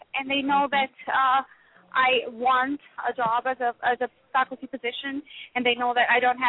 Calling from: St. Louis, Missouri, United States; St. Louis.

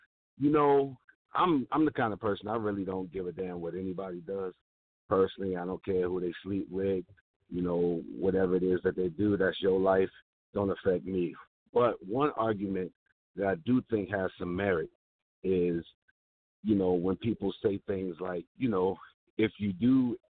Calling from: Baltimore, Maryland, United States; I'm calling from Baltimore.

